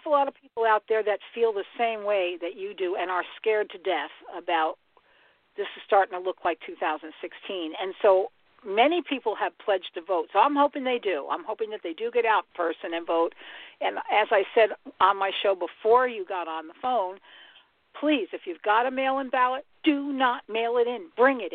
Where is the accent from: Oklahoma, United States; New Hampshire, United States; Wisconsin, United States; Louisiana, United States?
New Hampshire, United States; Tamworth; I grew up on a farm, I did not grow up in a suburban area. I grew up in Tamworth, New Hampshire, and I was at my grandparents' farm all the time